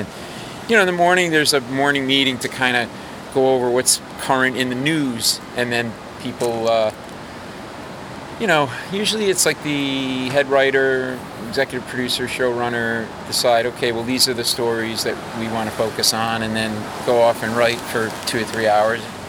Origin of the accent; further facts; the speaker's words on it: Providence, Rhode Island, United States; You know, I grew up in New England, in Providence. I'm a Red Sox, Celtics, Patriots, Bruins fan.